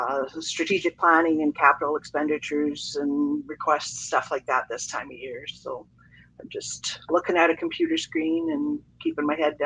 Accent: Canada; It have kind of a unique position being Canadian that it's often offered as a bonus with a vacation package where you can get free dining if you're from the UK or Canada.

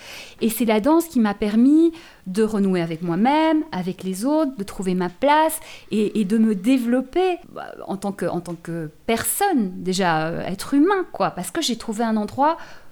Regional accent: Belgium; J'étais en Belgique, hein, j'ai grandi en Belgique

